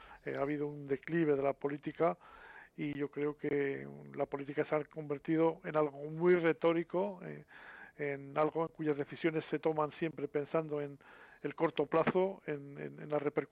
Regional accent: Miranda de Ebro, Castile and León, Spain; yo añoro muchísimo mis tiempos en Miranda de Ebro, mi infancia en Miranda de Ebro, en el río

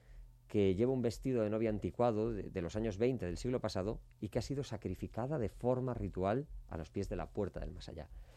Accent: Galicia, Spain; soy muy gallego

